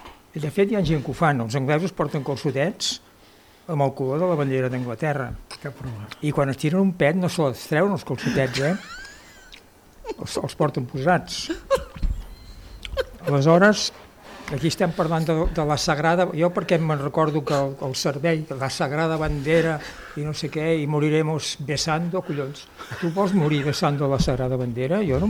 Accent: Catalonia, Spain; Jo sóc català i em sento molt català

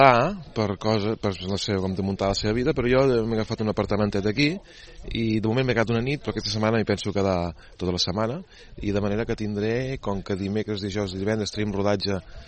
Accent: Terrassa, Catalonia, Spain; Jo tenia 15 anys, 16, i no hi vine gaire encara, jo no soc de Barcelona, soc de Terrassa.

